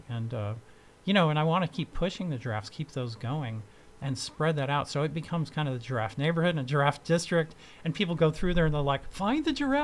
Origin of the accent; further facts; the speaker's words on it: Oakland, California, United States; I grew up near Lake Merritt and the Grand Lake Theater. I went to Grand Lake Theater when I was a kid and Quickway, and you know, yeah, I'm fully in Oakland